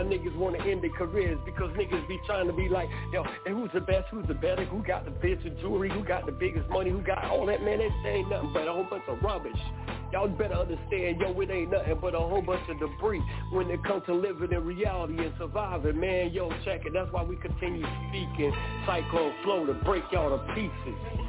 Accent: Monroe, North Carolina, United States; I had to make my album up in Charlotte, North Carolina, even though I was from Monroe, North Carolina

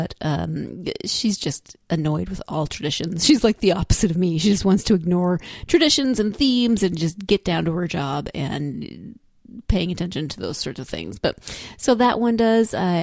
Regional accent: Montana, United States; My husband's from Ohio and I'm from Montana, and we are not going to be making it home for Thanksgiving to either state

